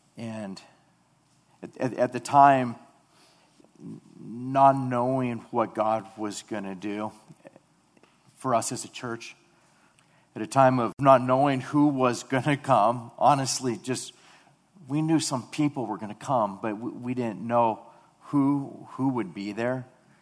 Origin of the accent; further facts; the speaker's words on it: Mission Viejo, California, United States; I grew up in Mission Viejo, just across the street. This was our stomping ground.